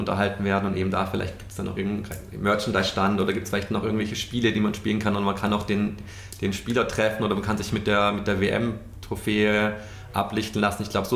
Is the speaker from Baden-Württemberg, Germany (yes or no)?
yes; Stuttgart, Baden-Württemberg, Germany; Also Stuttgart, mein Heimatort, da gibt es dann schon noch die Maultaschen.